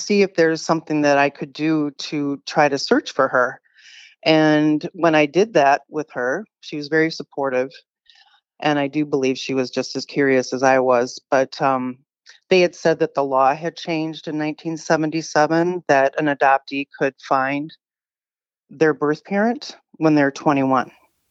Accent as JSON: {"language": "English", "town": "Edina", "region": "Minnesota", "country": "United States", "tie": "born or raised there", "also_born_or_lived": "St. Paul", "said": "I was born in St. Paul, Minnesota, and I was adopted at 9 months old by a Swedish couple and in Edina, Minnesota, which is outside of Minneapolis"}